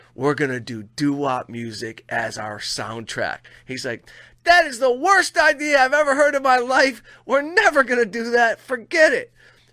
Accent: Detroit, Michigan, United States; you know, I come from Detroit, so I know some shady people in my life, and I've been around organized crime a little bit in my life.

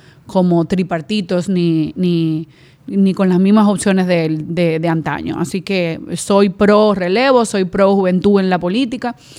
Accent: Dominican Republic; como dominicana, a mí me queda desearle

